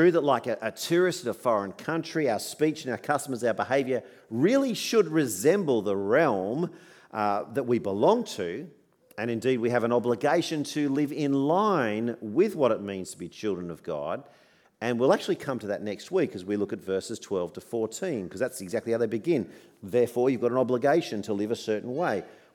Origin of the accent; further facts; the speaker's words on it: Australia; My passport declares I'm Australian. This is my realm. Regardless of where my body is, Australia is where I belong